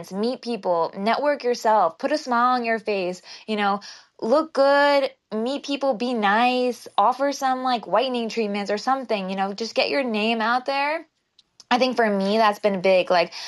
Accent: Brentwood, California, United States; now in Manhattan Beach, United States; I'm not from Manhattan Beach. I grew up in near Santa Monica, near in Brentwood. So I didn't grow up in the South Bay here in LA.

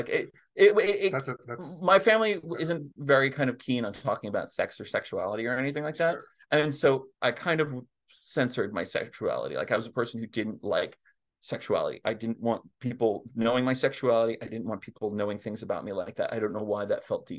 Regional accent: Berlin, New Mexico, United States; So I grew up in Berlin, which is 50 miles south of Albuquerque.

